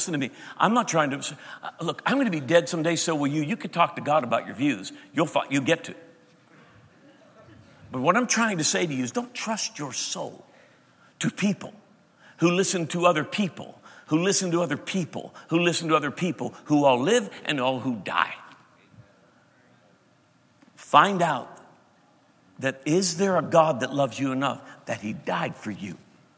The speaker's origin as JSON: {"language": "English", "region": "Pennsylvania", "country": "United States", "accent": "Pittsburgh", "said": "I'm from Western Pennsylvania, so I can do this. If you're not from around here, don't do no Pittsburgh accent in that, okay?"}